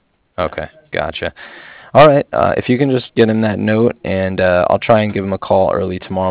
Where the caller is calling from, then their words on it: Cardiff, Wales, United Kingdom; I was calling from Cardiff, C-A-R-D-I-F-F, like Frank.